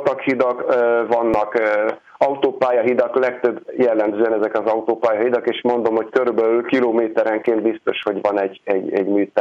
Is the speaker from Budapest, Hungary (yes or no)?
yes; Budapest, Hungary; én is ugye Budapesten nőttem fel